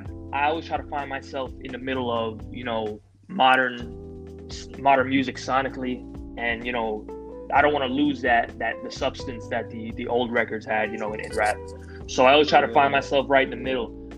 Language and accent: English; New York, United States; you know, we're originally from New York.